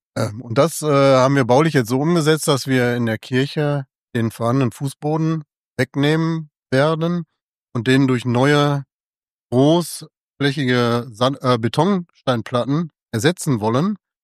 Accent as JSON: {"language": "German", "region": "North Rhine-Westphalia", "country": "Germany", "said": "Ich komme ja aus dem Ruhrgebiet."}